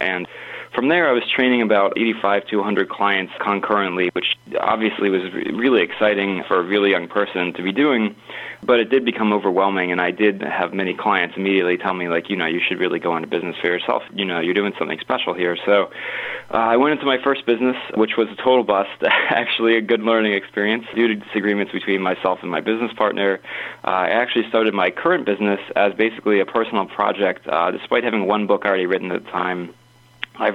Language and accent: English; East Coast, United States; also born or lived in South; I grew up on the East Coast, but I've moved around quite a bit. I think I've lived in, I've actually lost count, but I believe it's like five, maybe six states